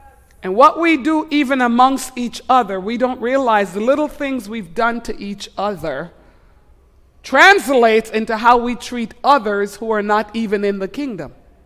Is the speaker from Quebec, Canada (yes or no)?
yes; Quebec, Canada; I said, I'm from Quebec. We do double kiss, so next cheek.